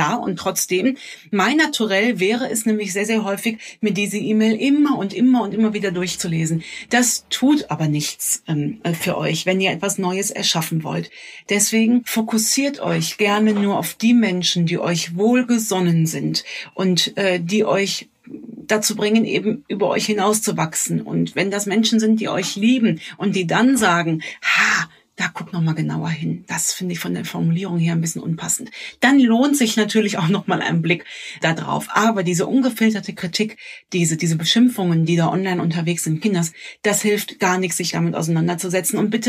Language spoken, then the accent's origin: German; Cologne, North Rhine-Westphalia, Germany; ich als Kölnerin